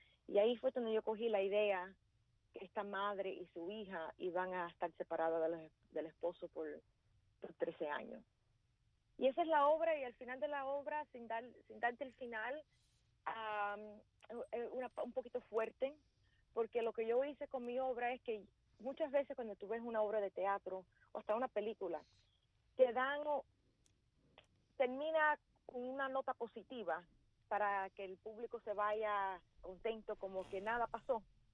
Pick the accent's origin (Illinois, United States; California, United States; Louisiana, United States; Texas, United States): Louisiana, United States; New Orleans; born there; Nací en New Orleans.